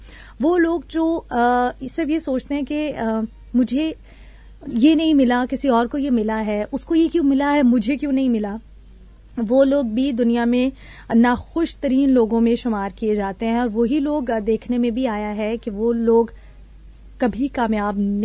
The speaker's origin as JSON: {"language": "Hindi", "country": "Pakistan", "said": "या अगर मैं पाकिस्तानी लोगों की बात करूं, सो हम लोग बहुत ज्यादा मेहमान नवाज लोग हैं"}